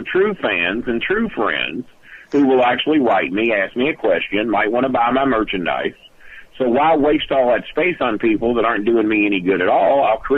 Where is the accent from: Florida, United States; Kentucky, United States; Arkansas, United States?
Florida, United States; St. Petersburg; Maybe my hometown of St. Petersburg, somewhere where the fucking water is?